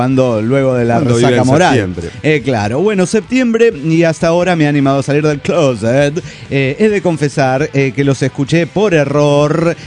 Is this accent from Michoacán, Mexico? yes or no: no; Zapopan, Jalisco, Mexico; de Zapopan, Jalisco, México.